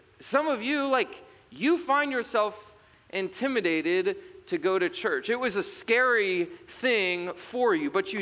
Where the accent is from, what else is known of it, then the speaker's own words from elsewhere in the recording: Georgetown, Texas, United States; now in Springfield, United States; I grew up in Texas, north of Austin, in a place called Georgetown, Texas.